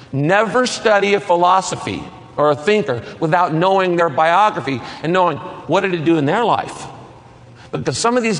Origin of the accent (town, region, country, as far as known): Redwood Valley, California, United States; born or raised there; also born or lived in San Francisco Bay Area